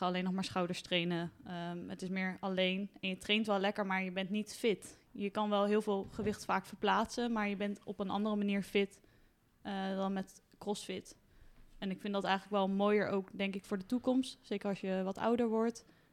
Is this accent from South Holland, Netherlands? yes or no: yes; Rotterdam, South Holland, Netherlands; Hallo. Ik kom uit Rotterdam.